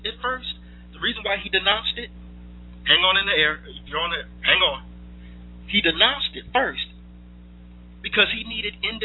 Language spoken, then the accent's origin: English; Illinois, United States; But, come on. I'm from Illinois.